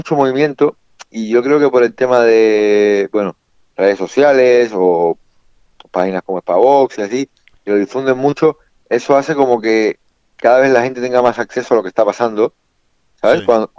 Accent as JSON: {"language": "Spanish", "country": "Cuba", "said": "Mira, yo soy cubano"}